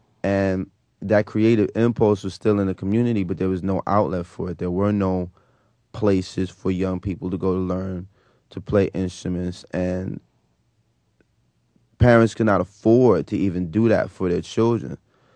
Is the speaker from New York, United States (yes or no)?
yes; Brooklyn, New York, United States; born or raised there